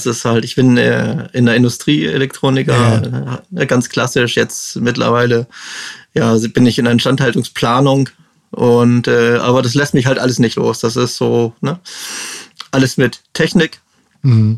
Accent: Wolfsburg, Lower Saxony, Germany; also ich komme ja aus dem Wolfsburger Raum oder aus dem Umfeld Wolfsburg.

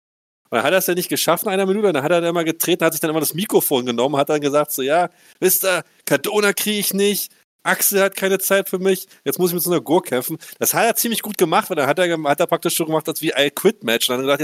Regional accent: East Germany, Germany; ich bin ja Ossi

